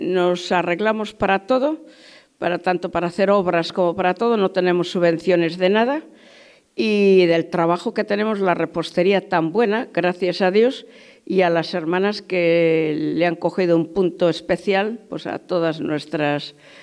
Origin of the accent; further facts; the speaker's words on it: Pontones, Cantabria, Spain; also born or lived in Galizano; Sí, en Pontones. Yo nací en Galizano, pero he vivido en Pontones.